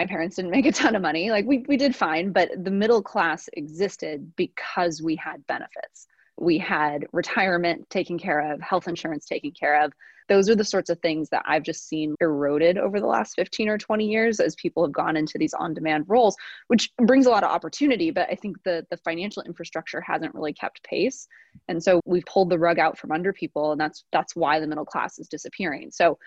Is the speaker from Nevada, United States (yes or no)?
yes; Reno, Nevada, United States; So actually being born and raised in Reno, Nevada is probably a part of that. I'm first gen college.